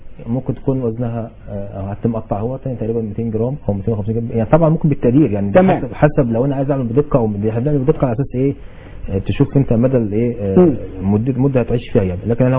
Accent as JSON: {"language": "Arabic", "town": "Zagazig", "region": "Sharqia Governorate", "country": "Egypt", "said": "في الشرقيه عندنا في الزقازيق"}